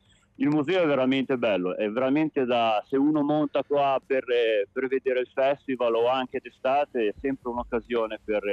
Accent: Genoa, Liguria, Italy; A Genova.

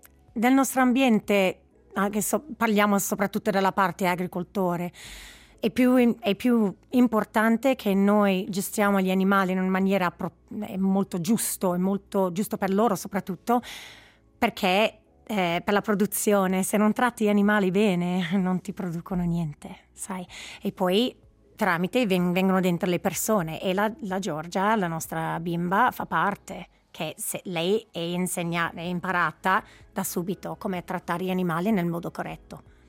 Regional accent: Canada; Italian is a second language; moved away as an adult; also born or lived in Scotland / England; Probabilmente puoi indovinare dal mio accento che non sono dal Ticino né dalla Svizzera. Io sono canadese, sono nata e cresciuta in Canada e poi dopo che ho finito il mio bachelor's in Canada sono andata in Scozia a fare la scuola veterinaria.

